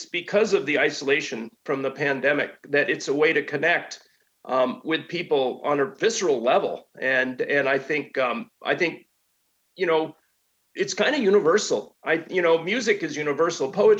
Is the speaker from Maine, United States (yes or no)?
yes; Maine, United States; born there; And I was born in Maine, you know